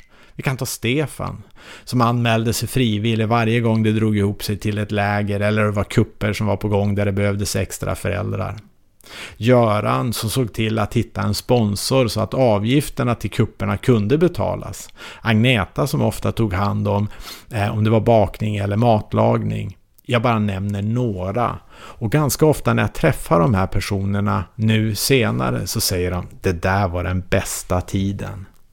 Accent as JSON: {"language": "Swedish", "town": "Umeå", "region": "Västerbotten County", "country": "Sweden", "tie": "born or raised there", "said": "Jag är uppvuxen i Umeå"}